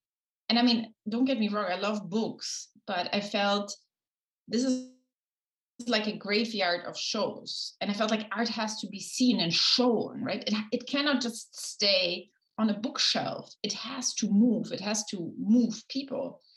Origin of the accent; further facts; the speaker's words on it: Kazakhstan; English is a second language; moved away as an adult; also born or lived in London / Moscow / Vienna; originally, I'm from Central Asia. I'm from Kazakhstan.